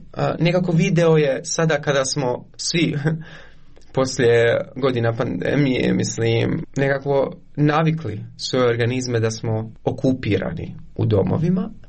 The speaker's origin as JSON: {"language": "Bosnian", "town": "Konjic", "region": "Federation of Bosnia and Herzegovina", "country": "Bosnia & Herzegovina", "tie": "born or raised there", "also_born_or_lived": "Eisenach, Germany", "said": "Ja sam rođen u Njemačkoj, u Eisenachu, 97. godine. Moji roditelji su birali, dakle, konjic kada su htjeli da se vrate u Bosnu i Hercegovinu, 99. godine. I odrastao sam u Konjicu. Nisam iz Sarajeva"}